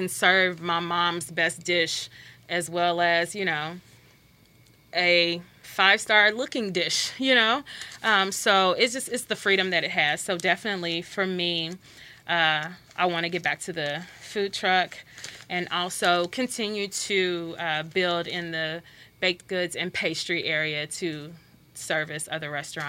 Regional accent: Louisville, Kentucky, United States; I'm from Louisville, Kentucky, so I still have some of that Southern, you know, heritage in me.

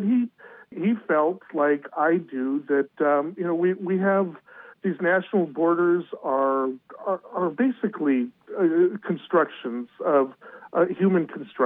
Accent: Half Moon Bay, California, United States; ever since I was a kid, I was raised in the Half Moon Bay area, which is down in San Mateo County.

